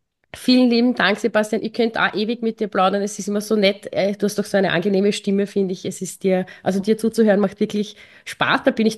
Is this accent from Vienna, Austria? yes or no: yes; Vienna, Austria; Wir kommen aus Wien